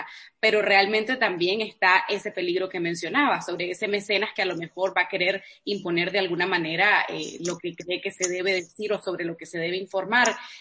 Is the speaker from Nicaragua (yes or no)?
yes; Nicaragua; desde el contexto de Centroamérica y particularmente de Nicaragua, de donde soy